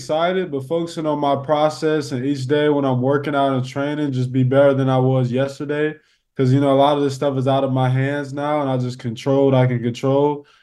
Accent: Michigan, United States; also born or lived in Missouri; I always tell people I'm from Michigan and I'm from Missouri.

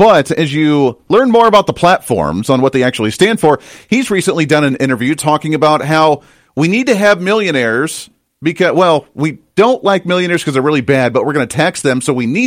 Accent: Toledo, Ohio, United States; I grew up near the Toledo, Ohio area. I went to school at Bowling Green. I was near that Michigan line

